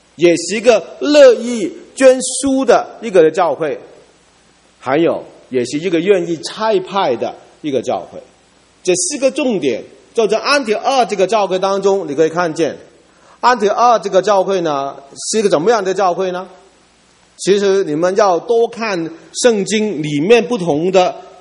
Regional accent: Hong Kong; Chinese is a second language; now in Toronto, Canada; 我的普通话是在这几年才学的，基本上我是香港人，我的英语也 OK 呢

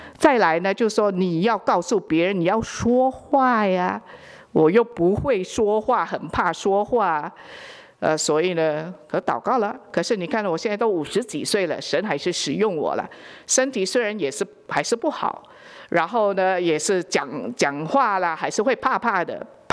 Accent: Philippines; 而且呢，这个中文还是有限公司，因为不是台湾长大的嘛，我是菲律宾长大的，又不是一个神学家

